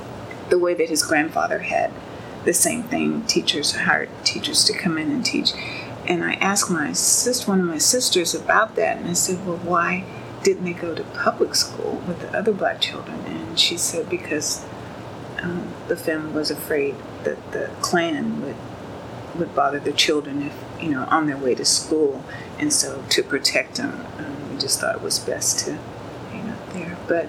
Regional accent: Kingsville, Texas, United States; born there; when I was born in Kingsville, it was the tail end of segregation.

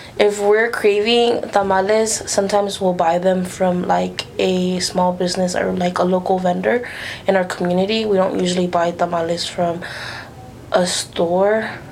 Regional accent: Houston, Texas, United States; I am from Houston, Texas, H-O-U-S-T-O-N-T-E-X-A-S.

